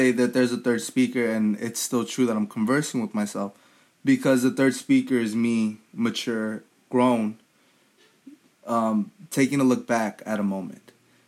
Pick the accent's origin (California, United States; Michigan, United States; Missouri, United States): California, United States; Los Angeles; I grew up in Los Angeles, but I feel like I've never seen my kind of Los Angeles in media. And this is my Los Angeles.